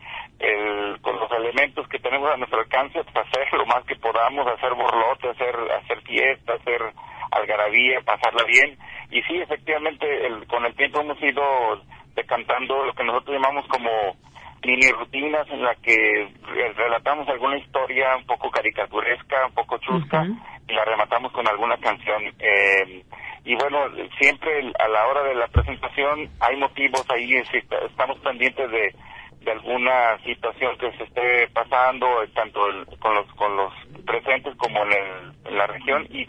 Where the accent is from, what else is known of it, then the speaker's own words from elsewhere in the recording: Guadalajara, Jalisco, Mexico; somos originarios de Guadalajara. Todos los integrantes vivimos acá, nacimos acá en Guadalajara.